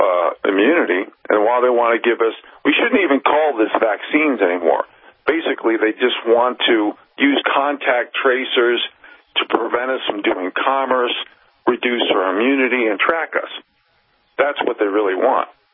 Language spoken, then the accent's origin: English; New York, United States; also born or lived in Jamaica, Queens; you know, I came from the East Coast. I'm from the suburbs of New York City. I was born in Jamaica, Queens.